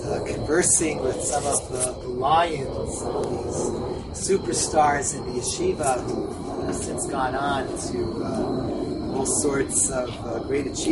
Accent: Washington Heights, New York, United States; because I grew up in Washington Heights, next to the yeshiva.

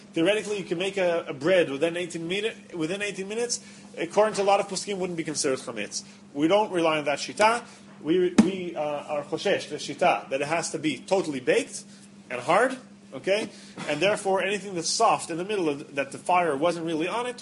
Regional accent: Israel; I'm an English-speaking Israeli, so I have my trouble with English words sometimes.

